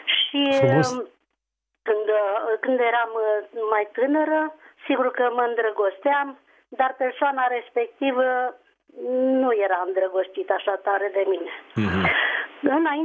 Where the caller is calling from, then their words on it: Bucharest, Romania; Sunt din București